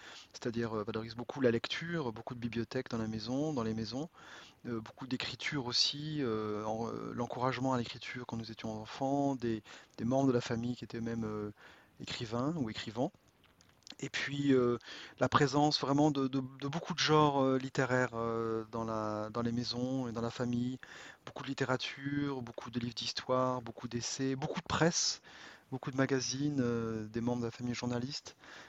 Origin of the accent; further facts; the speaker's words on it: France; now in Belgium; je suis français, bientôt belge, j'espère. Je dois demander la nationalité cette année. Et marié avec une épouse suédoise